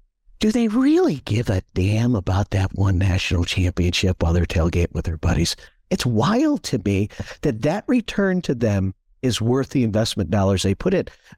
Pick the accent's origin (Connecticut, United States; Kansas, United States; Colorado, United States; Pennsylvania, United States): Connecticut, United States; I'm from Connecticut. Every bar is shut down.